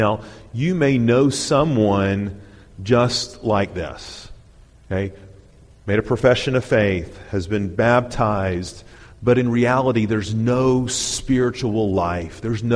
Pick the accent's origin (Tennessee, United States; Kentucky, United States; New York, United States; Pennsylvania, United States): Tennessee, United States; Chattanooga; now in Florida, United States; you know that I come from the land of the three-fingered people in the mountains of Tennessee. Okay, I grew up in Chattanooga.